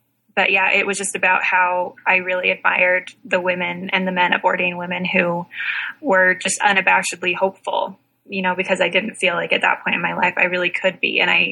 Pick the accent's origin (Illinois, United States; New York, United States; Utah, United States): Utah, United States; St. George; also born or lived in Seattle; now in Salt Lake City, United States; I grew up in St. George, Utah. I have lived in Utah most of my life. Provo for Cedar City for school. I lived in Provo for a little while, and now I live in Salt Lake.